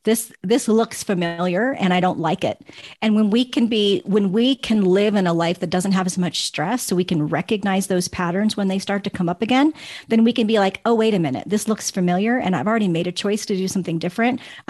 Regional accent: East Coast, United States; now in Denver, United States; Well, we're from the East Coast. We know what that traffic looks like.

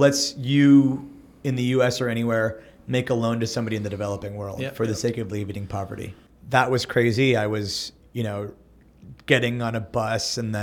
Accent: Pittsburgh, Pennsylvania, United States; I grew up in Pittsburgh, spent most of my early life there. Where I'm from in India, Rajasthan, is known to be like where the business people come from.

